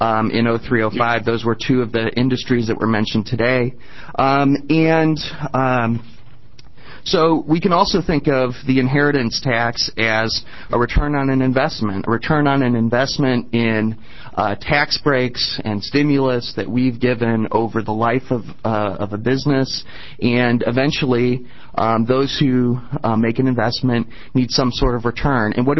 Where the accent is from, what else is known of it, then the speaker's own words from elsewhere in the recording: Illinois, United States; I grew up in Illinois in the breadbasket. There was a soybean farm across the street.